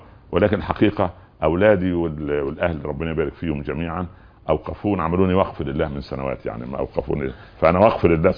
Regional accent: Upper Egypt, Egypt; نحن من أهل الصعيد، لما رحنا القاهرة كالرجل الذي جاء من زيمبابوي إلى شارع الشانزليزيه فجأة، يعني شاب قروي

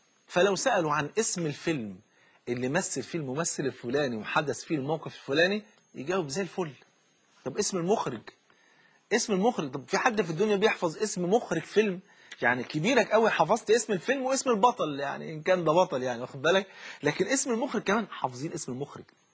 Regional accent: Egypt; عندنا في مصر

